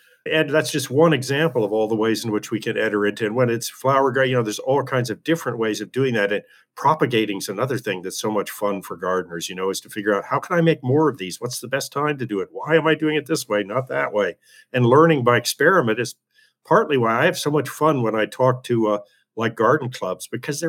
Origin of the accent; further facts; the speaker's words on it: California, United States; If you go where I grew up in California, that was one of my favorite redwoods groves, was a place called Big Basin.